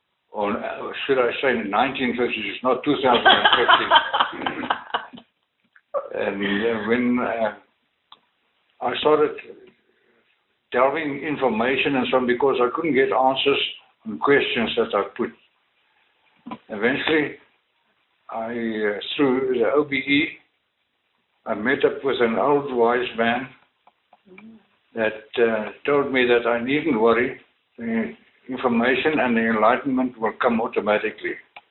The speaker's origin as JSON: {"language": "English", "town": "Potchefstroom", "region": "North West", "country": "South Africa", "tie": "born there", "also_born_or_lived": "Eastern Cape", "said": "I was born in Potchefstroom, in the Eastern Transvaal, or the Eastern section of the Republic of South Africa. I moved down to the Eastern Cape, or the border area of Southern Africa between the old Cape Colony and the Transkei"}